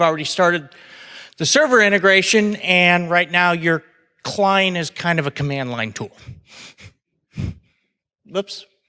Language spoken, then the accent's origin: English; United States; Now, I'm an American. I tend to like the Second Amendment. I know it has a bad rap over here.